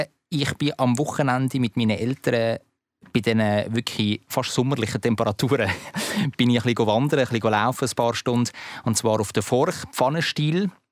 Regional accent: Zurich, Switzerland; also born or lived in Germany; Ich bin ja im Deutschen aufgewachsen, 6 Jahre, bevor ich da in die Schweiz auf Zürich gekommen bin.

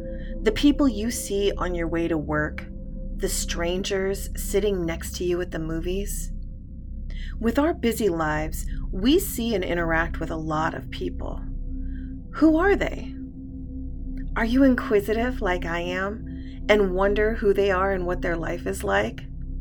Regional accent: Midwest, United States; telling me she knew I would be a good worker because I was from the Midwest.

